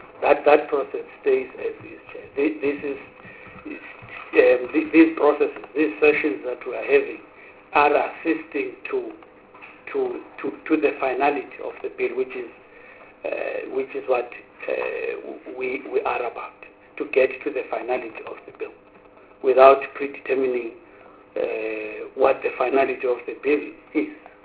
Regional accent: Gauteng, South Africa; I'm from Gauteng.

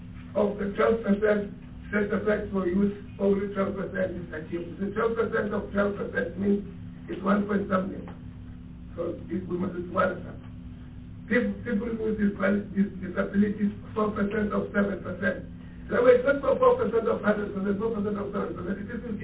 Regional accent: Bushbuckridge, Mpumalanga, South Africa; I come from Bushbuck Ridge. Up until I was 30, I did not know that somebody can get into the house and relieve himself.

